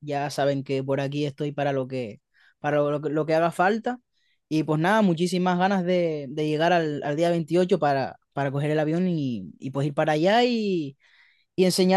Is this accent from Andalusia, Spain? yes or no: no; La Gomera, Canary Islands, Spain; estando en un lugar tan rico culturalmente como pues estamos en Canarias, somos bastante afortunados en vivir donde vivimos y pues nada, soy de La Gomera